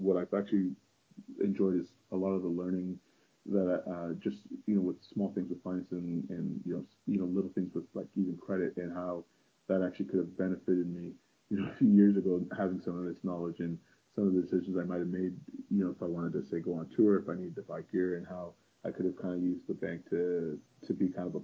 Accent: Toronto, Ontario, Canada; sort of growing up in Toronto, I had wanted to live in other places as well, see the world.

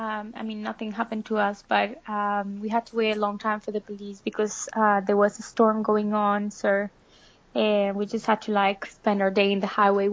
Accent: Colombia; now in London, United Kingdom; So I'm from Colombia, actually, from South America.

